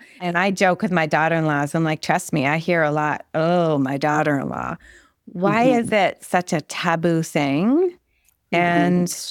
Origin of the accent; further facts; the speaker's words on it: Montreal, Quebec, Canada; So I grew up in Montreal in Quebec, and have you heard famous Montreal smoked meat?